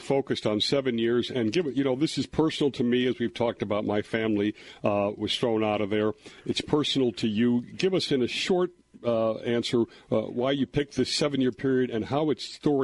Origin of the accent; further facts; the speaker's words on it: Chicago, Illinois, United States; She joins us from Chicago, my hometown.